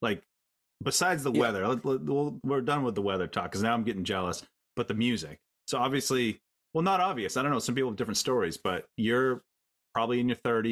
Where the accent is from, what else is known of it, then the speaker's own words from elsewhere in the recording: Northeast, United States; We're from the Northeast.